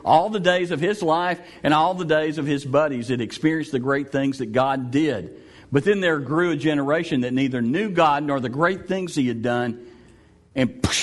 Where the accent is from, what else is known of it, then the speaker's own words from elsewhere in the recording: Texas, United States; I'm from Texas. I know these things.